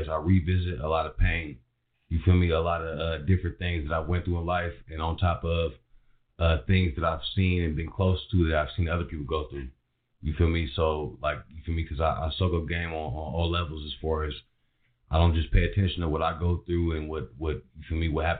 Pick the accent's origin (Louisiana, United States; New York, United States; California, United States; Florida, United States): California, United States; Daly City; Because I grew up in Daly City.